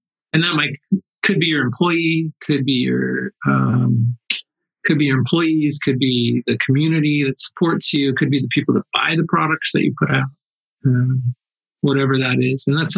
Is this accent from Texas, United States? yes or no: no; Los Angeles, California, United States; And I think in growing up in Los Angeles and working in Hollywood, it's not uncommon